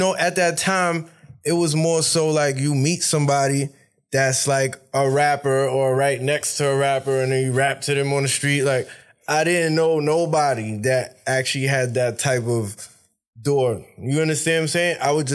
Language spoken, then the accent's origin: English; New York, United States; Like, just awesome being a New Yorker.